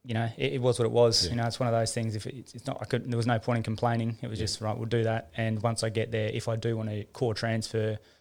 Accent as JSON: {"language": "English", "town": "Perth", "region": "Western Australia", "country": "Australia", "tie": "born or raised there", "said": "So I'm Perth born and bred. Grew up in the northern suburb called Kingsley, which back when we moved there, it was that was the end of the freeway."}